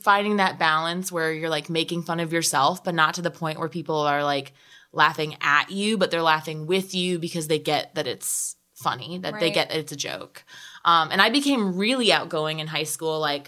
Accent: Michigan, United States; In where I'm from. So Oakland County.

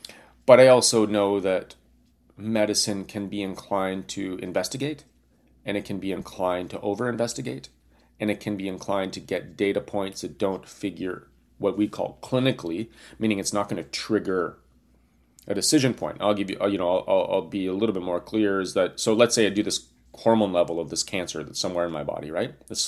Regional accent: Canada; You know, by the way, I'm Canadian, so...

